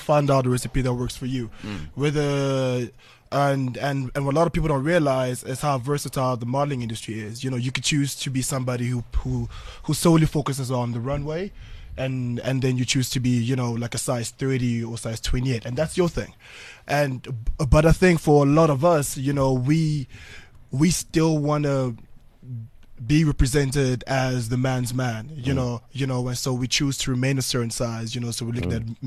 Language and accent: English; Kinshasa, DR Congo; I'm from the Congo, Kinshasa, the DRC.